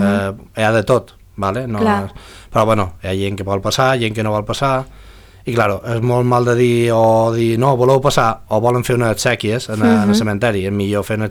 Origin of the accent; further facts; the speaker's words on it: Pollença, Balearic Islands, Spain; més que de Pollença, perquè som de Pollensí